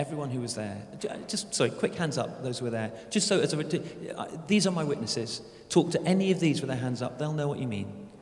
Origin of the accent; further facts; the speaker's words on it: United Kingdom; So I'm British